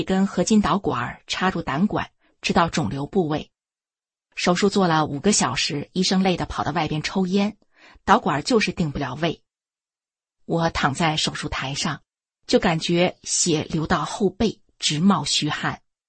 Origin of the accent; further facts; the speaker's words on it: Shenyang, Liaoning, China; also born or lived in Beijing; 我出生在北京，当年就住在西单的披彩胡同。1958年随父母搬到辽宁沈阳。